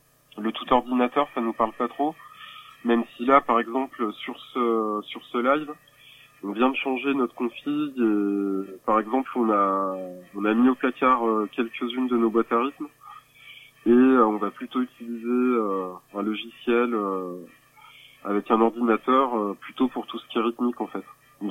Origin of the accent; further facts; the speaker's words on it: Chalon-sur-Saône, Bourgogne-Franche-Comté, France; On est un peu du coin, on est tous les deux de la région. J'ai grandi à Chalon